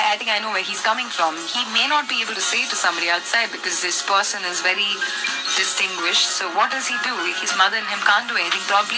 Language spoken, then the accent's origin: English; India; All of this is a big part of how, as an Indian society, we've evolved, at least in the last decade or so.